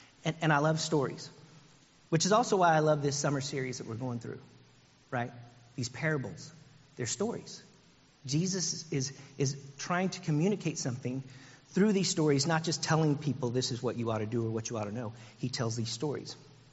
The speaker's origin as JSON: {"language": "English", "region": "Texas", "country": "United States", "said": "Because I'm from Texas. And I moved here about 2 years ago."}